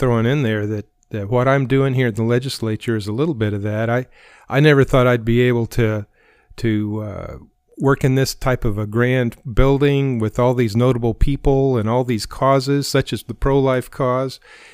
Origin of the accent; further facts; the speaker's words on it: Coffeyville, Kansas, United States; also born or lived in Texas; I grew up in Kansas, in Coffeyville, Kansas, and ended up going to residency and practicing medicine in Texas for several years before moving back to Kansas.